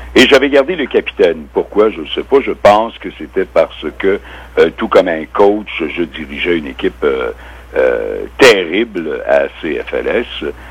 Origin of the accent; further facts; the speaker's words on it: Valcartier, Quebec, Canada; je viens de Valcartier, moi. Mm-hmm. Alors, j'ai fait mes débuts à l'école anglaise et tout ça.